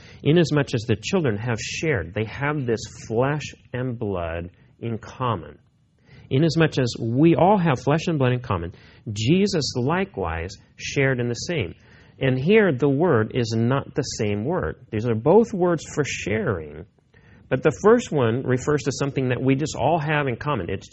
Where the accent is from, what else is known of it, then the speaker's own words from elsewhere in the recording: Missouri, United States; I grew up in Missouri, and in Missouri there are some very beautiful rivers, and so canoeing is a popular sport back there.